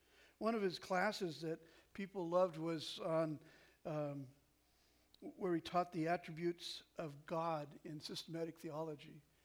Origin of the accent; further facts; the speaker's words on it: Seattle, Washington, United States; He was actually my minister growing up in West Seattle.